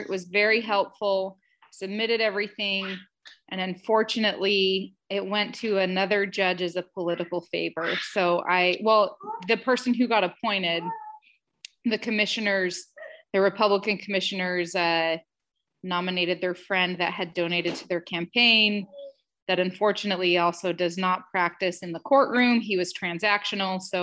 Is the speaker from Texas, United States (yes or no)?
yes; Texas, United States; now in Utah, United States; I'm from Texas, by the way. I'm outside of Utah.